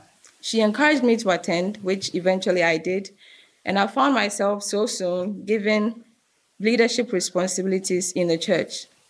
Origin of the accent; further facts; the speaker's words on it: Cape Coast, Central Region, Ghana; To give you a little bit of my background, I grew up in a town called Cape Coast. I'm a Ghanaian.